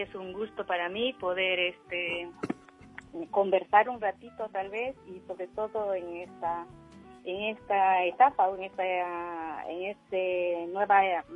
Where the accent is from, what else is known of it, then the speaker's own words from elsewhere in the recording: Peru; moved away as an adult; now in Spain; Yo soy de Perú.